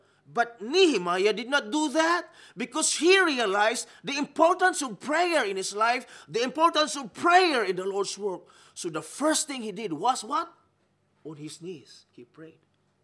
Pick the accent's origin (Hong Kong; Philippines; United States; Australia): Philippines; the way I look like a Filipino, isn't it? Because I am a Filipino.